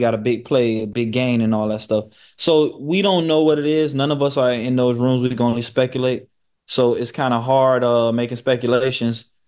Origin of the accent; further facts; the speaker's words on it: New York, United States; I didn't even go there. I'm from New York. I'm from this part.